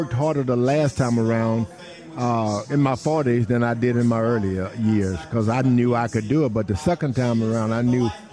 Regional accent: Houston, Texas, United States; Finally, I won an Olympic gold medal, and it was written about in my hometown of Houston. I've been trying to impress this city almost all my life.

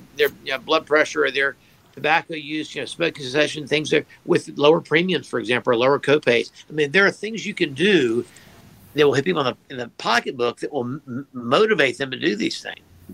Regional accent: Georgia, United States; I mean, I'm from Georgia. I went to med school here. I went to undergraduate school here.

